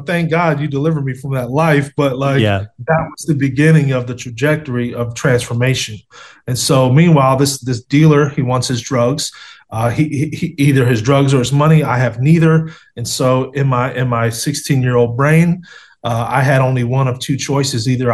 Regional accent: Cleveland, Ohio, United States; But, you know, the opposite when I grew up in Cleveland, you know, I was going to inner city schools.

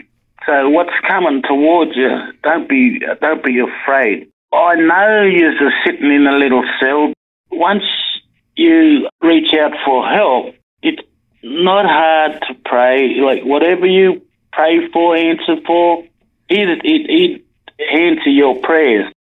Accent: Brewarrina, New South Wales, Australia; and my hometown, Rewarrina.

